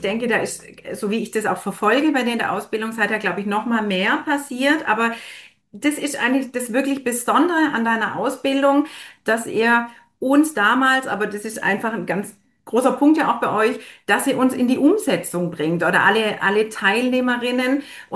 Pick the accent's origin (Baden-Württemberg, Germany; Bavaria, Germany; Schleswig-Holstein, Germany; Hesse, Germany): Baden-Württemberg, Germany; ich komme aus dem Schwabenland